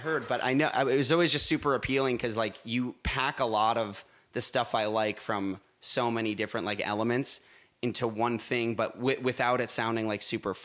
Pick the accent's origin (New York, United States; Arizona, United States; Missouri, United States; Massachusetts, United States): Massachusetts, United States; Boston; now in Los Angeles, United States; I just moved out to LA and I'm from Boston.